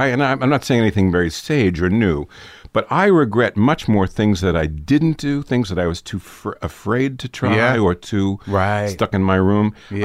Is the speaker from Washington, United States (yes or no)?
no; New York, United States; I grew up in New York.